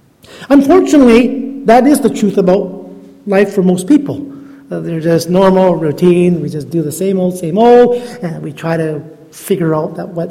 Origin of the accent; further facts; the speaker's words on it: Thunder Bay, Ontario, Canada; I'm from Thunder Bay, Ontario. And they all looked at me kind of like disappointed. Like it was kind of like, well, because I was born in Canada. I had never been farther east than Toronto.